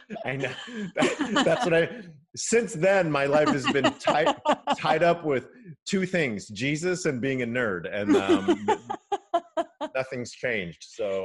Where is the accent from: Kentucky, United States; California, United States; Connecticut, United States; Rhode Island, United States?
California, United States; So I grew up in a largely non-religious home. My dad is Japanese American, and I grew up in California.